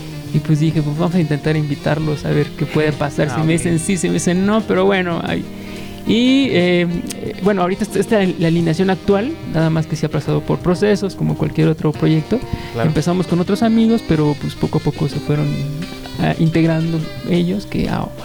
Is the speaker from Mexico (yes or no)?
yes; Cuernavaca, Morelos, Mexico; Somos un grupo local, somos aquí de Cuerna.